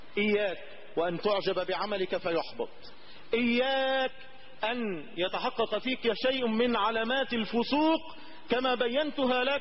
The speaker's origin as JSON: {"language": "Arabic", "country": "Egypt", "said": "اللهم اجعل بلدنا مصر أمنا ورخاء وسعادة"}